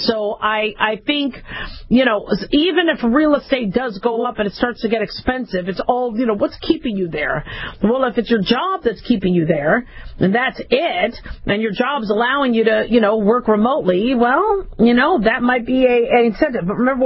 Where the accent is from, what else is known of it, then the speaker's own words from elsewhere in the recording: California, United States; now in Las Vegas, United States; And to me, I was from California, so that doesn't bother me.